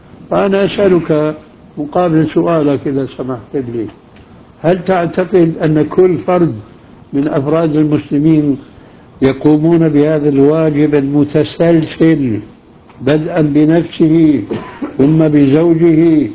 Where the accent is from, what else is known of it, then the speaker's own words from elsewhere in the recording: Syria; كما يقال عندنا في سوريا